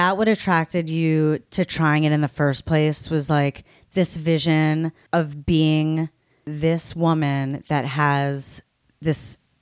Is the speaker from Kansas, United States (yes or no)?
no; Long Island, New York, United States; I can't say that word because I'm from Long Island.